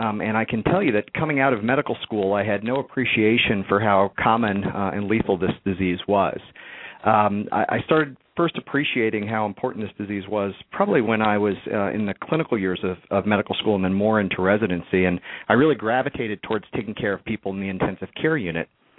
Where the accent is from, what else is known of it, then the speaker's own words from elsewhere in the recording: Cincinnati, Ohio, United States; I grew up in Cincinnati, Ohio, as a product of a middle-class family